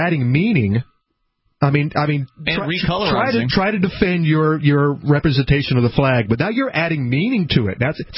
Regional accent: Florida, United States; And, of course, the storms moving in, you know, growing up in Florida, that was a big deal.

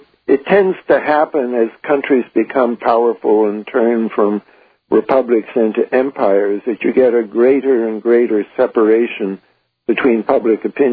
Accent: Canada; I didn't want to be a speaker because I'm a Canadian and I felt Americans should speak out about the war.

